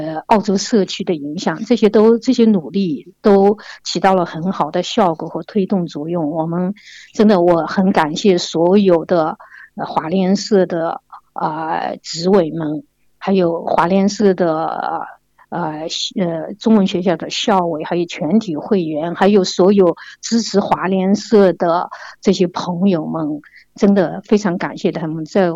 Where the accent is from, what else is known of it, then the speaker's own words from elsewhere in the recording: China; now in Australia; 小时候在中国吃的那些东西